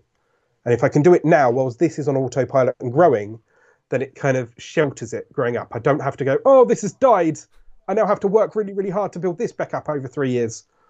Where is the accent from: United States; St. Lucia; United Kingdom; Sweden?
United Kingdom; I've had a nice cup of tea, because I'm British